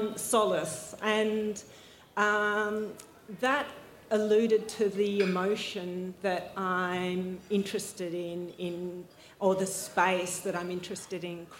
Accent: Melbourne, Victoria, Australia; I am originally from Melbourne. I studied at Canberra School of Art that had a fantastic glass program there

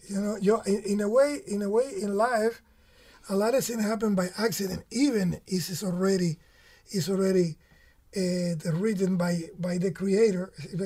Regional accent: Camagüey, Cuba; also born or lived in Guira de Melena; So I live in Guira de Melena for almost a year and a half. But I'm from Camagüey. I'm from the middle of the island. I'm from the same town of the late Pancho Terry, Giovanni Terry, Junior.

